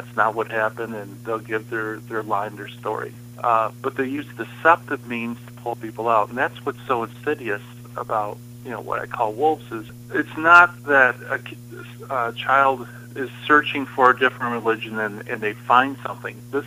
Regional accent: Detroit, Michigan, United States; I come from Detroit, so we talk about like back-end engineering.

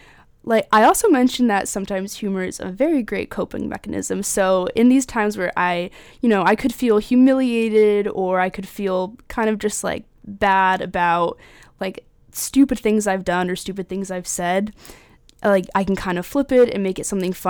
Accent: Connecticut, United States; I'm from Connecticut originally.

